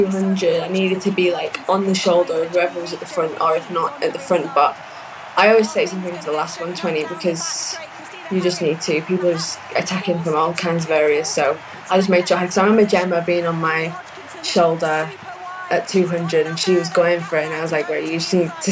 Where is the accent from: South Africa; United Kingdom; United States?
United Kingdom; because we'd already had the World Champs and the Commonwealth Games being British.